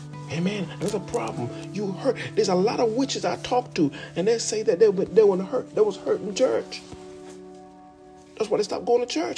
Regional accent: Jamaica; y'all foreigners come here to take all the job, knowing that I was from Jamaica.

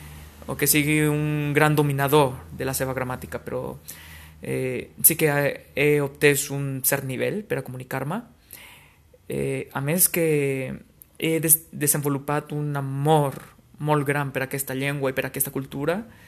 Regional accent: Guadalajara, Jalisco, Mexico; Catalan is a second language; Sóc més aviat mexica, sóc mexicà de la ciutat de Guadalajara, que és la segona ciutat més gran de tot Mèxic. I he estudiat 3 anys català, precisament en aquesta ciutat.

